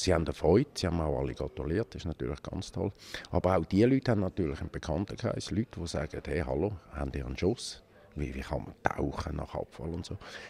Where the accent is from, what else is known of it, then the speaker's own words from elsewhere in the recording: Hergiswil, Nidwalden, Switzerland; Zergiswil. Meine Heimatgemeinde, dort haben wir auch noch.